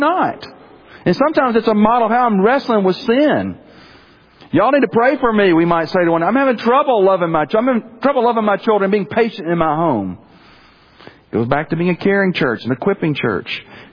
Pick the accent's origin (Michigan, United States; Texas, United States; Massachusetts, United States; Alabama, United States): Alabama, United States; Birmingham; when I grew up in Birmingham, Alabama, my whole extended family was right there. I didn't have to go anywhere for Christmas.